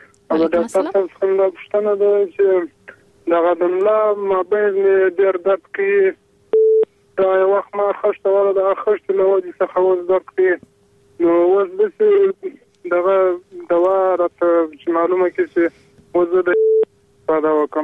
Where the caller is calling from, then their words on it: Helmand, Afghanistan; د هلمند ولایت خبرې.